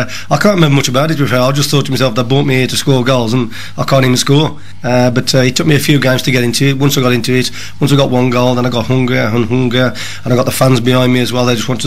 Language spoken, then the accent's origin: English; Tipton, West Midlands, United Kingdom; I was from Tipton